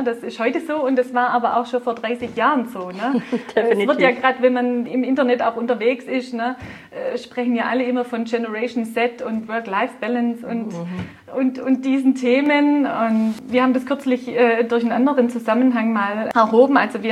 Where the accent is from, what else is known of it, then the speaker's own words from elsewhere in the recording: Baden-Württemberg, Germany; accent: Swabian; Wir sind Schwaben, ich gehe davon aus, man hört es auch an meinem Dialekt.